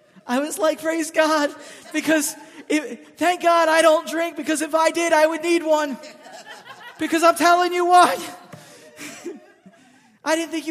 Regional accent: Philadelphia, Pennsylvania, United States; I grew up in Philadelphia, so verbal jousting was one of my tools that I use

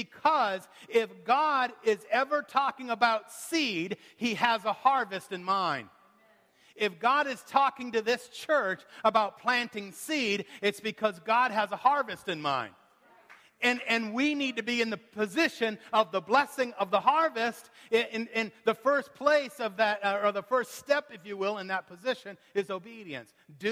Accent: Maine, United States; I grew up in Maine, so forgive me every once in a while when the maniac part of me comes out.

